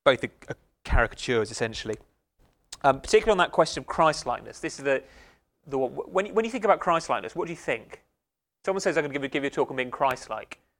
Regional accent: United Kingdom; whilst we've got the sort of theoretical stereotype of stiff upper lip and we don't show any emotion, we're British and all the rest of it

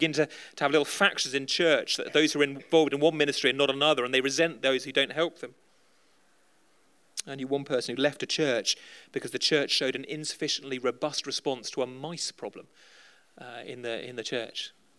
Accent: United Kingdom; Culturally, we don't use it, do we? Because we're British and it's not the dumb thing.

